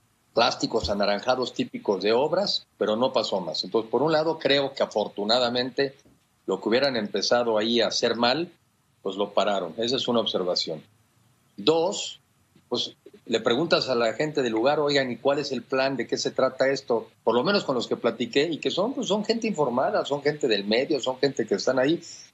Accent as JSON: {"language": "Spanish", "country": "Mexico", "said": "creo que todos tenemos que, como mexicanos, reflexionar, averiguar de los temas, involucrarnos"}